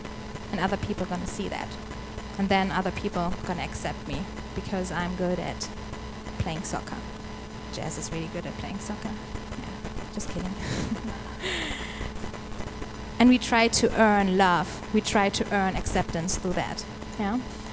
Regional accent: Hanover, Lower Saxony, Germany; I'm from Hanover. This is in Germany. I'm German, yeah.

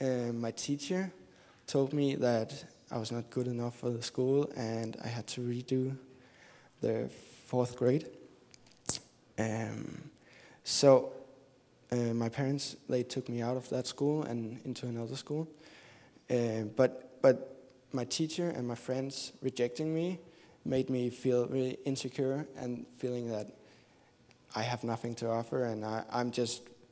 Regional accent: Denmark; I'm from Denmark, and I'm 20 years old.

